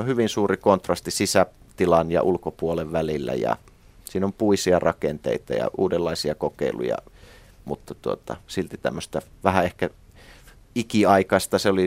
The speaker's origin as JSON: {"language": "Finnish", "town": "Säynätsalo", "region": "Central Finland", "country": "Finland", "tie": "born or raised there", "said": "Niin, mä oon lapsuuteni ja nuoruuteni Säynätsalossa, joka nykyään siis kuuluu Jyväskylään, osa Jyväskylää, mutta silloin kun mä siellä lapsuuttani vietin, niin se oli oma itsenäinen kunta, pyöreästi 3000 asukkaan kunta"}